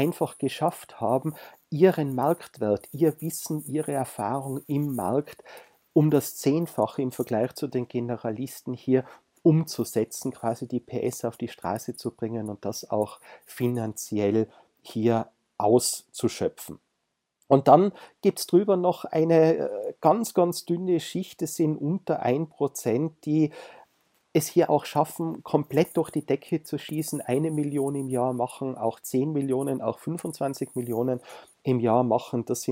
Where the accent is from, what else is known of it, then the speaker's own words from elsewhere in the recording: Innsbruck, Tyrol, Austria; Bleiben wir wieder beim Beispiel eines Rechtsanwaltes in Innsbruck, in meiner Heimatstadt.